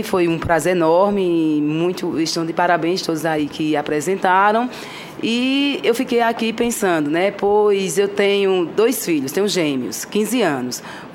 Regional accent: Paraíba, Brazil; eu sou da Paraíba.

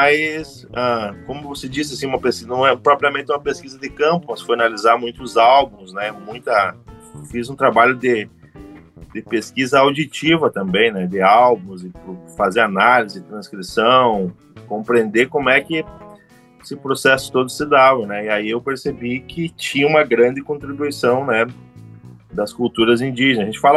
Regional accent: South Region, Brazil; quando eu saí do Sul, assim, quando eu tive uma...

